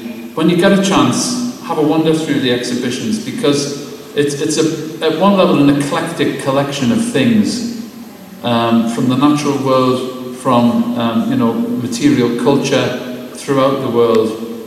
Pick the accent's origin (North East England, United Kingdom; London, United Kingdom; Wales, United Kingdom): North East England, United Kingdom; Newcastle upon Tyne; it is actually true, I am a Geordie.